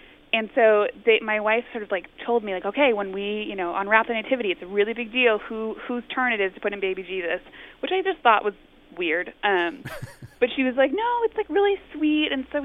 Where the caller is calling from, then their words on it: Brooklyn, New York, United States; I'm calling from Brooklyn with a story about Christmas with my in-laws.